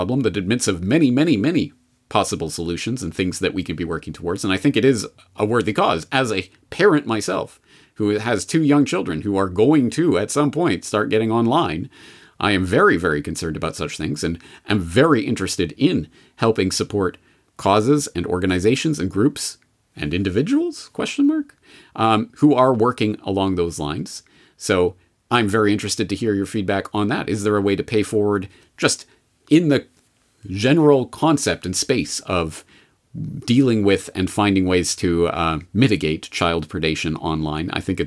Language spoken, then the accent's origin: English; Canada; now in Japan; At any rate, I'm a Canadian in Japan, so this specifically American group that's talking about the United States Constitution, etc., well, at any rate, that's an American thing for Americans to decide on.